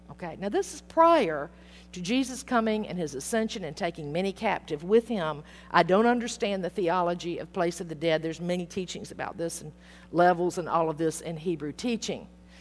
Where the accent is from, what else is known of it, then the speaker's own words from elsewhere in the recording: Atlanta, Georgia, United States; I mean, it's kind of like I grew up in Atlanta, and there was Kennesaw Mountain where Sherman came through.